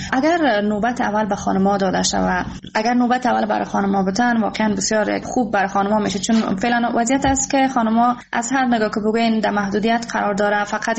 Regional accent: Afghanistan; افتخار میکنم واقعاً که من یک افغان هستم

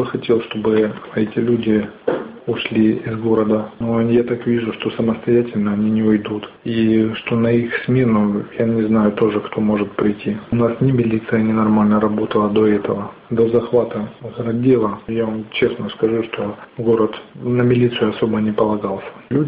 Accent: Sloviansk, Donetsk Oblast, Ukraine; Очень неприятно быть в родном городе, когда вокруг ходят много вооруженных людей в масках.

